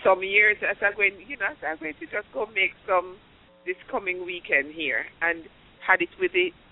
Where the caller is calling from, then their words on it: Atlanta, Georgia, United States; Yeah, Atlanta.